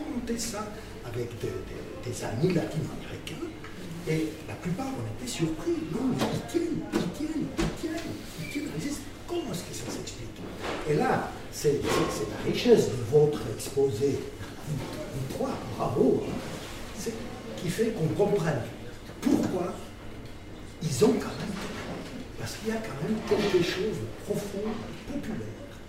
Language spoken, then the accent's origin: French; Spain; Je viens d'Espagne, donc très proche